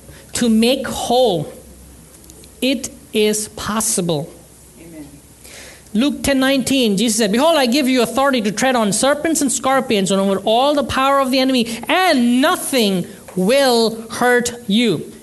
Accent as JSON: {"language": "English", "country": "India", "said": "I'm from India, and the peak summers, the temperatures would go to 100, 110 degrees Fahrenheit"}